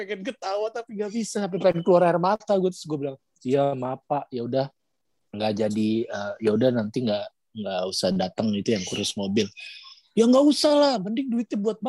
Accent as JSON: {"language": "Indonesian", "region": "Jakarta", "country": "Indonesia", "tie": "born or raised there", "said": "jadi gue ada darah Jawanya, cuman karena gue lahir dan besar di Betawi, gue gak bisa bahasa Jawa."}